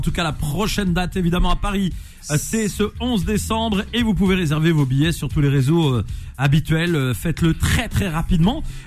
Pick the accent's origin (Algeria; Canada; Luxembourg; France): Algeria; je suis algérien